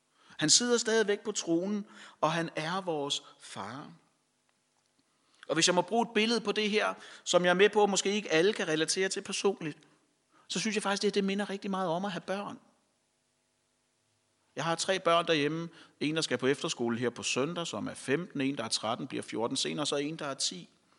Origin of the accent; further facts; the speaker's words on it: Nykøbing Falster, Zealand, Denmark; nogle af os har, fordi vi er vokset op i Nykøbing Falster